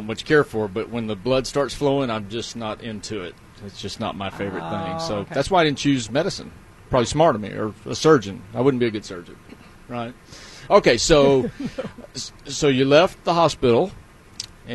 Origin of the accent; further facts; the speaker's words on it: Dallas, Texas, United States; And I grew up in Dallas, so very much the same.